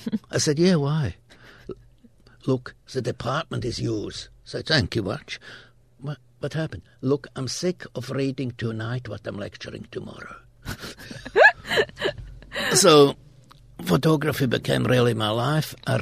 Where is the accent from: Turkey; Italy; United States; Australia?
Australia; But I have the right to have something against it, as I'm Aussie.